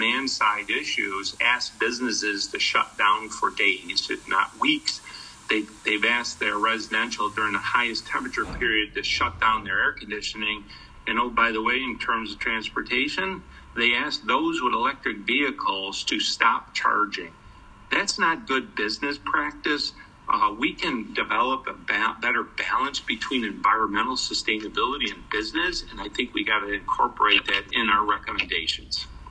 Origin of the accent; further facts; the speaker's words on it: New York, United States; it's not something that it's just because I'm a New Yorker